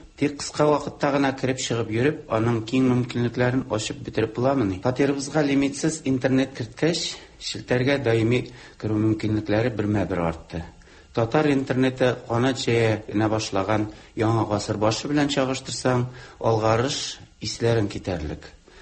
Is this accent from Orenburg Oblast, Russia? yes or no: yes; Bakay, Orenburg Oblast, Russia; Бакай туган авылым